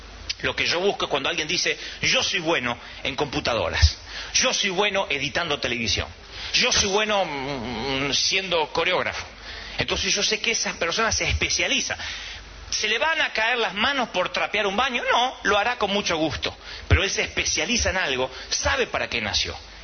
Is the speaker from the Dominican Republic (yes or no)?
no; Argentina; Pero ustedes son chilenos como yo argentino y nacimos en América Latina.